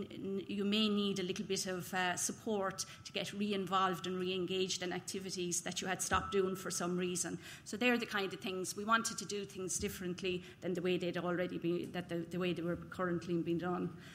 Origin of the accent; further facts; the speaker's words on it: Munster, Ireland; So we're from South Tipperary. … this is Peggy, and we're the two nurse specialists working with the project.